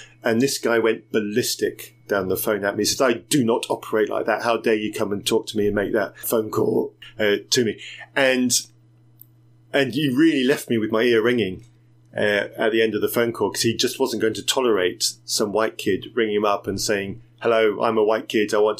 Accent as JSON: {"language": "English", "country": "Zambia", "tie": "born or raised there", "said": "some of the stories and examples on the stories that I heard growing up in Zambia"}